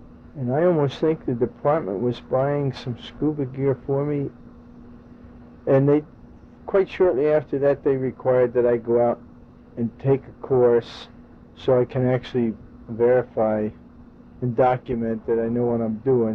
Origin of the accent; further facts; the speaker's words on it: New Jersey, United States; but as a kid growing up in New Jersey, it was so hot in the summer, we just would always go down to the Musquapsink River and swim in the river